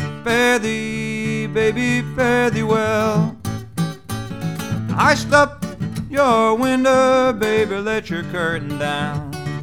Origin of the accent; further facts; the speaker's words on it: New York City, New York, United States; The Spinning Disc on the Grand Concourse in the Bronx, New York, where I'm from. I'm a southerner. I'm from the South Bronx.